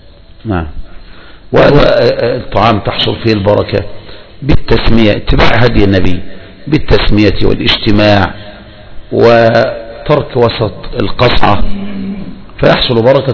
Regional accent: Egypt; والجراد هو ما نسميه نحن هنا عندنا في مصر النطاط

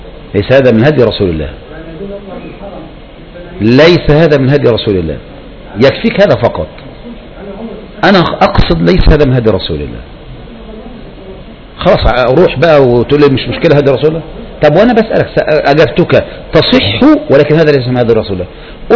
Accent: Egypt; لكن احنا بقى يعني كمصريين

